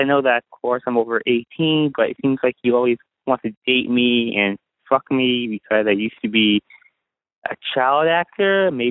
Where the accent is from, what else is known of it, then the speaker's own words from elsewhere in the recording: San Francisco, California, United States; This is a 23-year-old male. I'm from San Francisco and I'm gay, obviously.